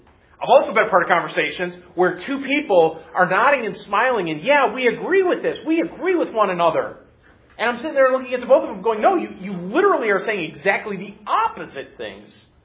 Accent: Michigan, United States; As you all know, we're from Michigan. Canada's close.

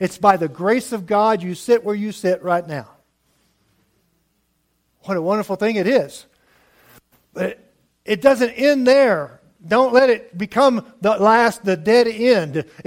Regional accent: Lake Charles, Louisiana, United States; Yeah, I'm just a Cajun boy born from … back in Lake Charles, Louisiana, and this is who I am.

